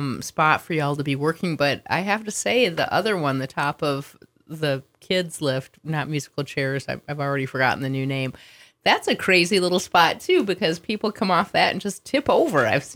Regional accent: Minnesota, United States; You know, when I was a kid, I grew up in Minnesota. Listeners know this. I skated a little ski area outside of St. Paul.

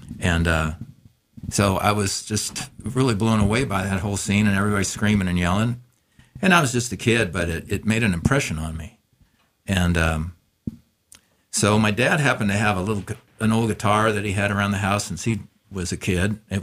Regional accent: Walla Walla, Washington, United States; I was in Walla Walla. I was born and raised in Walla Walla.

